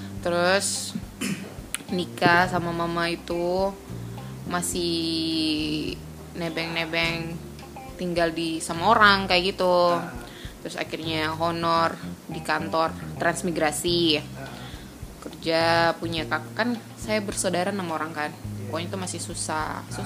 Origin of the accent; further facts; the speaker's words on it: Palu, Central Sulawesi, Indonesia; Kemarin kan waktu kecil kan di sini, di Palu terus.